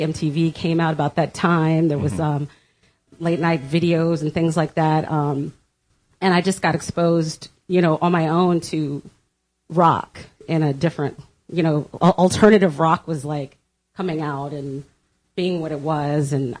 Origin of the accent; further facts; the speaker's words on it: Washington, District of Columbia, United States; I'm from the Washington, D.C. area.